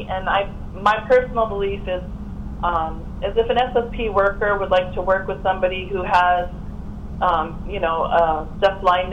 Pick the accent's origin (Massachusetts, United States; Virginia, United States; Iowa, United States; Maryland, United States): Massachusetts, United States; I'm from Massachusetts, so I worked with Mass Rehabilitation Commission and Mass Hire along with the CS.